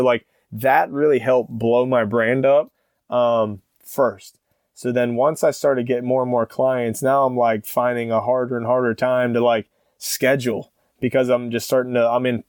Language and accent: English; Wheeling, West Virginia, United States; But like, basically I'm from Wheeling, West Virginia. So from Pittsburgh, it's like 50, 55 minutes, so under an hour.